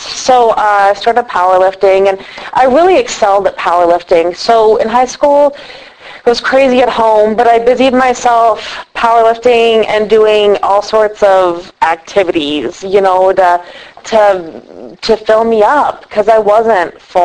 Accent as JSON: {"language": "English", "region": "Michigan", "country": "United States", "tie": "born there", "said": "I was born a baby in Michigan, but I was born to an alcoholic, addict, crazy world."}